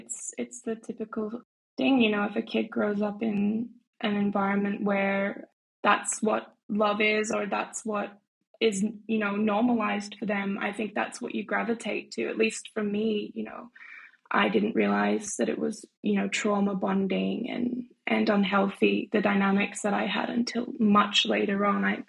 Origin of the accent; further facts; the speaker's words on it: Australia; now in Switzerland; I'm based in Switzerland. I've been here for 7 years, but I grew up in Australia in quite a small beach town, very beautiful national parks and beautiful beaches.